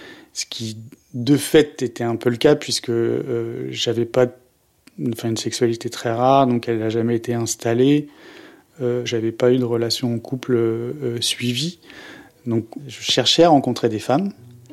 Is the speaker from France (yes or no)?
yes; Auvergne-Rhône-Alpes, France; je viens de la Savoie. J'ai 45 ans.